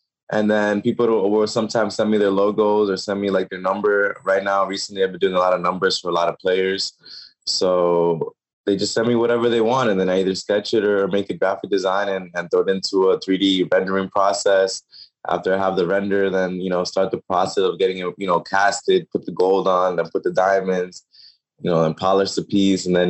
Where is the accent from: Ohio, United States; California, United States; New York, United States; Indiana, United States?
New York, United States; Queens; I was a Mets fan. I grew up in Queens, New York. So my favorite player was Jose Reyes.